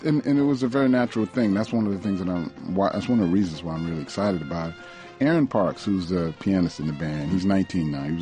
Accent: New Orleans, Louisiana, United States; the thing that was interesting about growing up in New Orleans and being back there is that there were a number of musicians that I'd witnessed growing up who never made any money

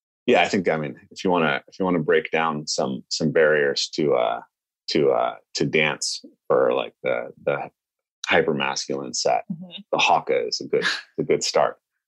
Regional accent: Northwest, United States; I'm a white American, right? I grew up in the Northwest, and I definitely grew up with this strong cultural sense that dancing was not for men.

